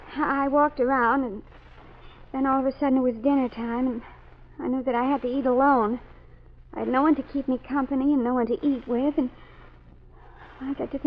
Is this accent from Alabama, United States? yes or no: no; Baltimore, Maryland, United States; now in Hobart, United States; Well, you see, I came from Baltimore. I met him there.